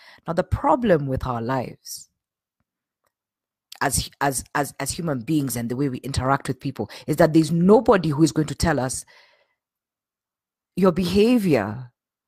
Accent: Kenya; I'm Kenyan. So, living here in Kenya, there's a saying that I am sick and tired

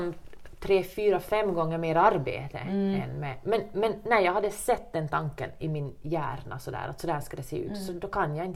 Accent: Jakobstad, Ostrobothnia, Finland; när jag går på lunch på stan där hemma i Jakobstad

